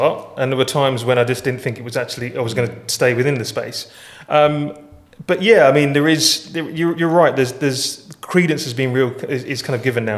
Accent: Luton, East of England, United Kingdom; So I grew up in Luton, though I've kind of lost the accent a little bit, thanks to my mum.

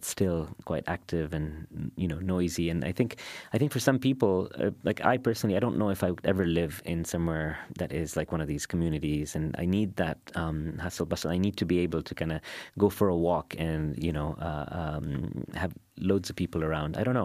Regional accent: Karama, Dubai, United Arab Emirates; I grew up in Karama and I live in Dubai and I still go to Karama quite often.

